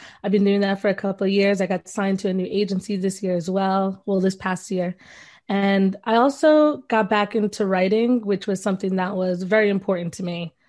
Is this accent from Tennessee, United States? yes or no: no; Bronx, New York, United States; So I was born and raised in the Bronx, and I moved to Brooklyn about 4 years ago.